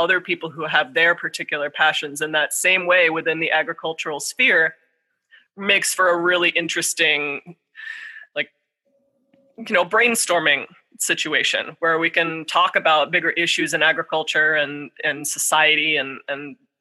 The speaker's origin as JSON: {"language": "English", "region": "Florida", "country": "United States", "tie": "born there", "said": "other than possibly just the fact that I was born in Florida."}